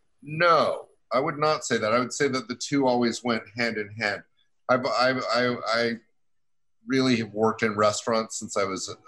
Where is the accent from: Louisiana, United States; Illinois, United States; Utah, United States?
Utah, United States; Salt Lake City; also born or lived in Georgia; now in New York, United States; No, I grew up in Salt Lake City.